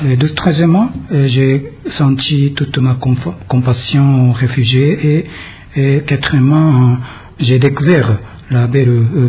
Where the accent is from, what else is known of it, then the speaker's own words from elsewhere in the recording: Japan; born there; French is a second language; la rivière de Ubangi a été tellement belle, qui ressemble vraiment à mon pays natal